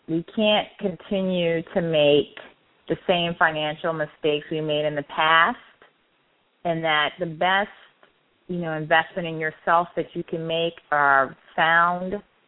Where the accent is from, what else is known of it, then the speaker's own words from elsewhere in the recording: Charleston, United States; I remember growing up in Charleston, you had grown women that would go to the mall and wrap the packages.